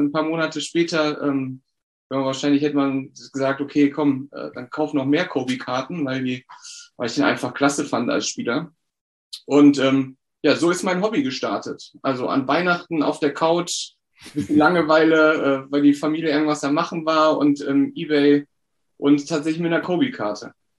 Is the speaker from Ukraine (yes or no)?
no; Düsseldorf, North Rhine-Westphalia, Germany; Ich bin aus Düsseldorf. Also ich bin in Düsseldorf in meinem Homeoffice.